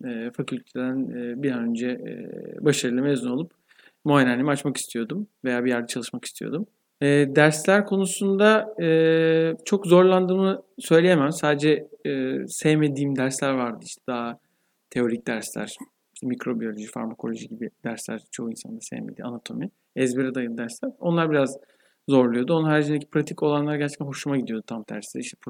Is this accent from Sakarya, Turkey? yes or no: no; Istanbul, Turkey; born there; 1981 İstanbul doğumluyum.